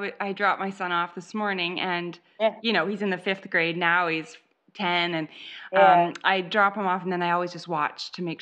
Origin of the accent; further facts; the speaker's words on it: Canada; also born or lived in Toronto; Oh, well, I'm Canadian. I lived in Toronto for 10 years.